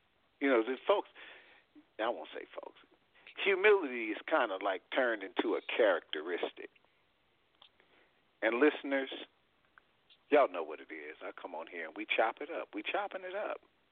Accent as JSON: {"language": "English", "region": "California", "country": "United States", "tie": "born or raised there", "said": "you remember we grew up in Southern California, and you remember 1580 K-Day?"}